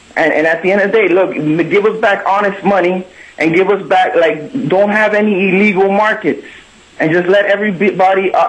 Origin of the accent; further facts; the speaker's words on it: Florida, United States; And I'm actually from South Florida, but we take drives up the I-75